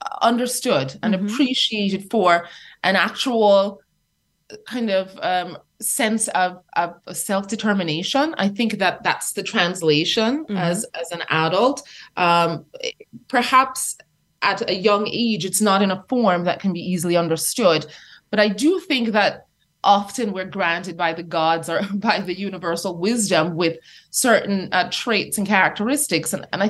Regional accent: Jamaica; Well, you know, I grew up in Jamaica, the island of Jamaica

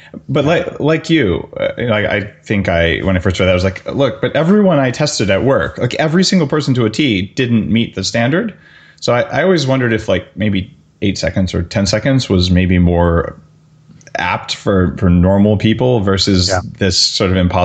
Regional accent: Canada; Because as you know, being a Canadian citizen, everything here has a label in French and a label in English.

